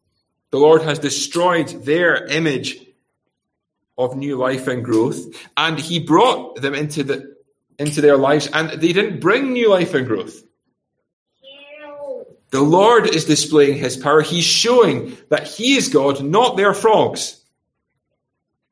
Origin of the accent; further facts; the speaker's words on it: Scotland, United Kingdom; As I mentioned earlier on, as a Scot, I'm incredibly familiar with the midgie.